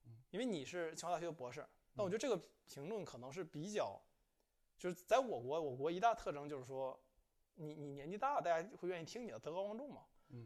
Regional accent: China; 在中国做这个事儿，我们都是中国人，我挺自豪是中国人的

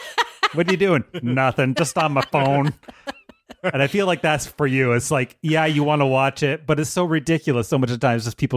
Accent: Canada; We come by it honestly. We're Canadian.

